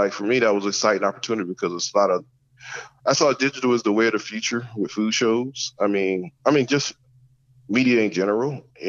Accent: the South, United States; And being a Southerner, I think, I was raised in the South. I wasn't raised in the North.

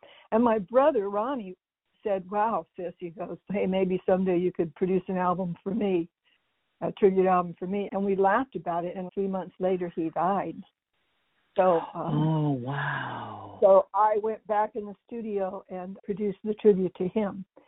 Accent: Broken Bow, Oklahoma, United States; born there; I was born in Broken Bow, Oklahoma.

